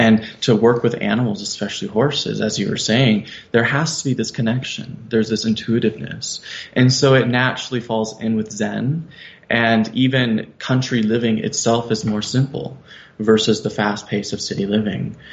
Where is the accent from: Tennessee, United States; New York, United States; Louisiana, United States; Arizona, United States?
Arizona, United States; Queen Creek; I grew up in Queen Creek, Arizona, which right now, you know, years later, it's part of the Phoenix Metro, the whole Phoenix Valley. But back then it was just all farmland.